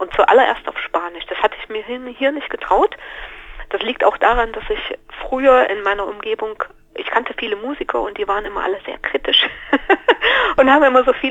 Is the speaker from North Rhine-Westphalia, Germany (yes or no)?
no; Saxony, Germany; also born or lived in Colombia; Oder ich wäre auch nicht in meine Heimat zurückgekommen, hier in die Leipziger Gegend, nach 12 Jahren.